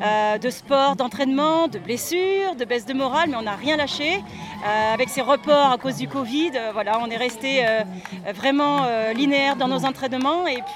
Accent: Capbreton, Nouvelle-Aquitaine, France; Des Landes. Cap Breton, Sogor.

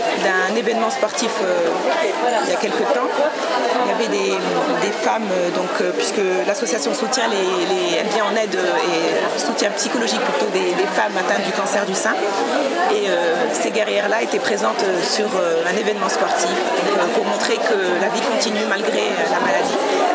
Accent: Morocco; on vient du Maroc, qu'on est marocaine.

